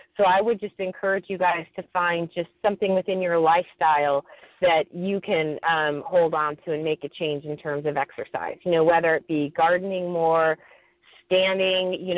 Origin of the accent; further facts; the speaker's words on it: Detroit, Michigan, United States; I grew up in Detroit, so if I can work my way through it, I'm sure anybody can.